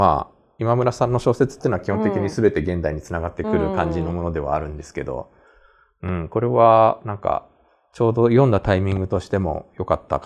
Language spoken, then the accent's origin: Japanese; Kanto, Japan; 僕はあの生まれも育ちも関東なんで、